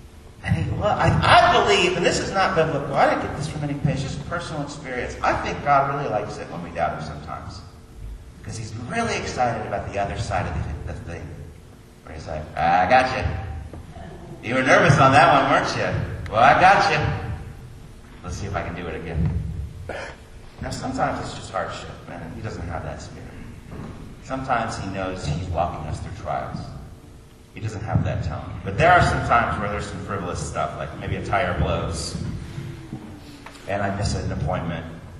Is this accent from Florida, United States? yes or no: no; Kansas City, Missouri, United States; I grew up in Kansas City. The Chiefs don't win.